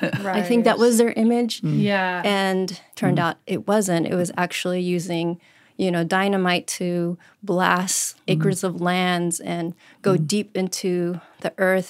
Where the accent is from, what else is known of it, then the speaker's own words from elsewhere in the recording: Arizona, United States; And so I grew up in Black Mesa region and went to school in dormitories, our boarding schools.